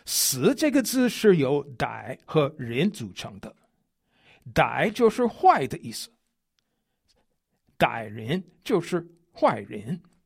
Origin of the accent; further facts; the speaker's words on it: United States; Chinese is a second language; 身为美国人的我，认为汉字很好玩，很奥妙。